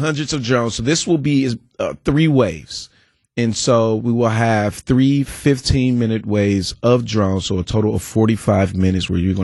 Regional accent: Wisconsin, United States; I'm from Wisconsin.

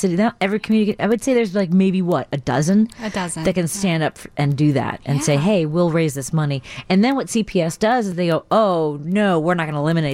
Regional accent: Chicago, Illinois, United States; Well, and what Chicago has been my entire life, I grew up in Norwood Park.

